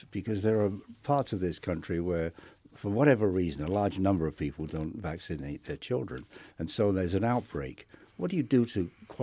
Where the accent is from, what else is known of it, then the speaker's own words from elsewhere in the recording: United Kingdom; I grew up in Britain, and this was a big issue, polio and then the iron lung.